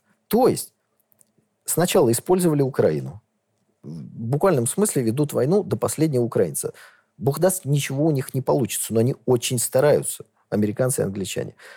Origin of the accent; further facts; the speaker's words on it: Saint Petersburg, Russia; born there; Я родился в Ленинграде, живу в Санкт-Петербурге.